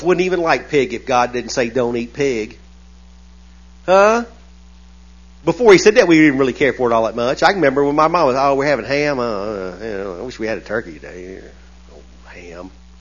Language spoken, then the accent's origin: English; the South, United States; Look, I was raised in the South. You can't pull it over on me.